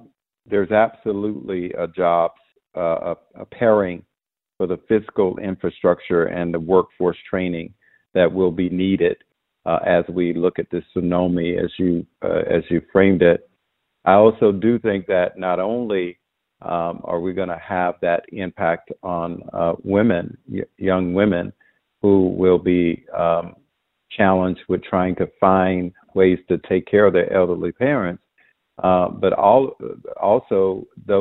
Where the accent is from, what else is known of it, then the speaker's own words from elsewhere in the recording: Florida, United States; now in Washington, United States; because the COVID-19 in the state of Florida, I'm in D.C. now, but in my home state, had devastating impact on the people